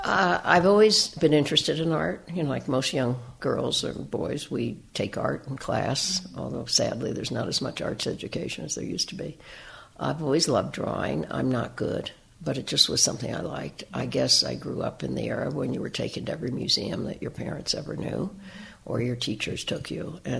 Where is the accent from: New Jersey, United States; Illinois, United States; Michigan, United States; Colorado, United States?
New Jersey, United States; I laugh because I grew up in New Jersey, but over many years I used to go to Santa Fe